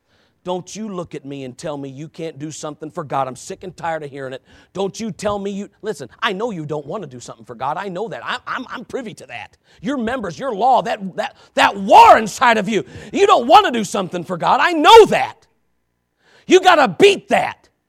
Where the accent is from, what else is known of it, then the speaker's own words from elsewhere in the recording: United States; I'm going to tell you right now, I'm an American. I'm very glad that Jesus is not asking me to not be an American. I'm an American. I love America.